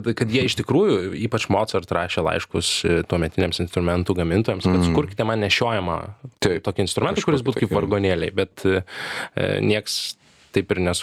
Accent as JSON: {"language": "Lithuanian", "town": "Šiauliai", "region": "Šiauliai County", "country": "Lithuania", "tie": "born or raised there", "also_born_or_lived": "Tauragė / London", "lives_now": "Vilnius, Lithuania", "said": "Tai aš gimiau Tauragėj, užaugau Šiauliuose, save laikau šiauliečiu, subrendau Londone"}